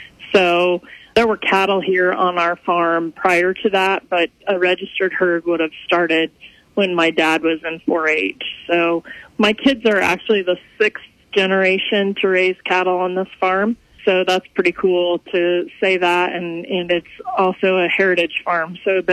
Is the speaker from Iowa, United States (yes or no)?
yes; Redfield, Iowa, United States; Sure. I grew up in Redfield, Iowa. I actually live on the farm that I grew up on again now